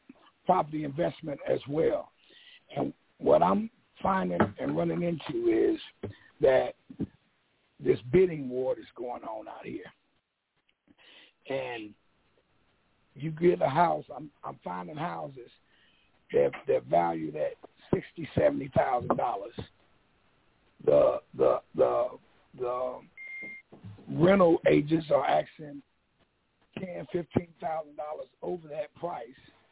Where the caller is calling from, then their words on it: Griffin, Georgia, United States; I'm calling from Griffin, Georgia, right outside of Atlanta.